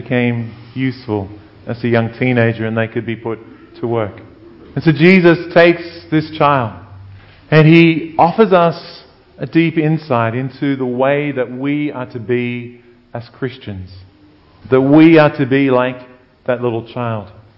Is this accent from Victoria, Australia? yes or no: no; Bega, New South Wales, Australia; I can remember back growing up in Bega on those, you know, long summer afternoons